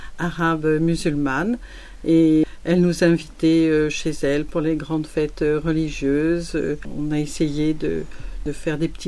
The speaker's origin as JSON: {"language": "French", "country": "Morocco", "tie": "born there", "said": "Moi, je suis née au Maroc et ma famille a été en Algérie, au Maroc et en Tunisie, pour l'Algérie, pendant 150 ans."}